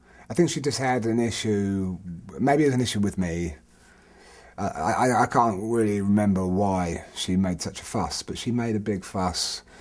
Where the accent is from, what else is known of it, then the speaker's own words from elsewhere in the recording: Perry, East of England, United Kingdom; Somewhere around that crazy cluster of joy is a small hamlet called Perry, where I grew up.